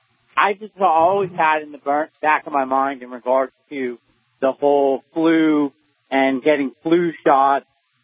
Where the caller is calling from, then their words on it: Gig Harbor, Washington, United States; I'm actually in Gig Harbor.